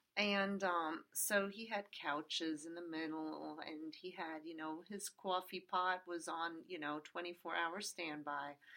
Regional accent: New York City, New York, United States; Well, I grew up in New York, Midtown Manhattan. Born and raised NYU Medical Center and around the United Nations neighborhood, United Nations area.

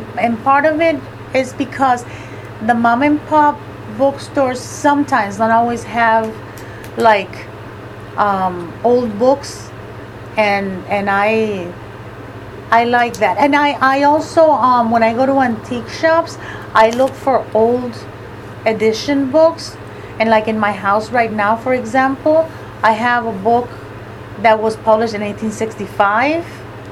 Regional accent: Puerto Rico; also born or lived in Michigan; I am originally from Puerto Rico, but I lived in Michigan for 29 years, and we lived in the Valley for the last six.

